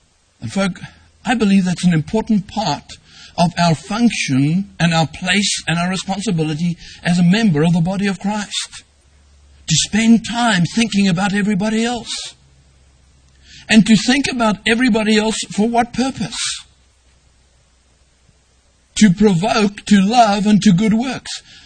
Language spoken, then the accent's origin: English; South Africa; When I was growing up in South Africa, we didn't have television.